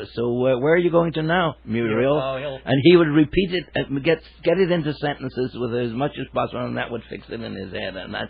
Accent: Cardiff, Wales, United Kingdom; I'm from Wales originally. Yeah, I'm from Cardiff in Wales.

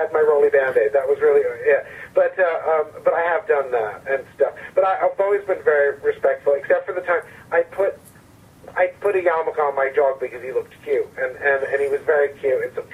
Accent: New Jersey, United States; First, I wouldn't tell people I was from New Jersey, and then when I came out about that.

